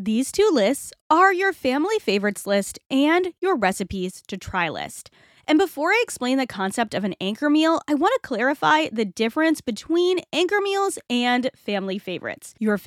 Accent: Rhode Island, United States; I love the concept of anchors, not just because I'm from Rhode Island or because we're a sailing family

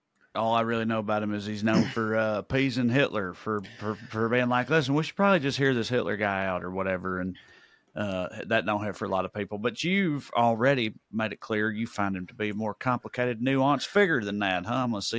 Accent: Salina, Tennessee, United States; I just came back from my hometown of Salina, Tennessee. I was there for a little over a week, catching up with some old friends, working on the house I grew up in.

